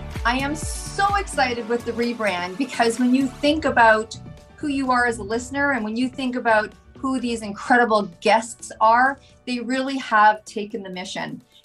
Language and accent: English; Canada; I'm from Canada